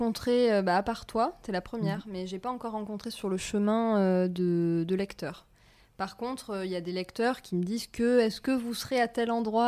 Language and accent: French; France; si on ne nous l'accorde pas, on a droit à 3 mois en tant que Français à Hong Kong.